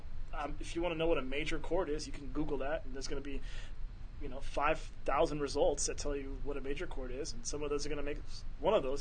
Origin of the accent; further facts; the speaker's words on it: Jefferson City, Missouri, United States; I came from Jeff City first, and then I have other great friends who are from the middle of, like, nowhere in Missouri